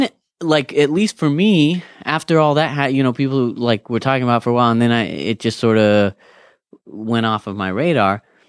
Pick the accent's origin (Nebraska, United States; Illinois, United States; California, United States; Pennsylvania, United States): California, United States; Kingsburg; I didn't grow up in Fresno proper. I grew up in Kingsburg